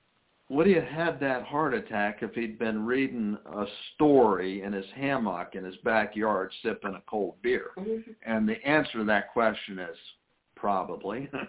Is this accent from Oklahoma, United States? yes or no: no; Cincinnati, Ohio, United States; Yes, I grew up in Cincinnati. My mother still lives here. I have three children who still live here